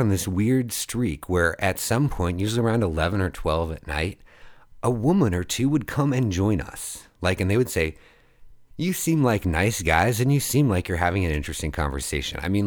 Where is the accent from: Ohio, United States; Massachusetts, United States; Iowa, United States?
Iowa, United States; since I'm from Iowa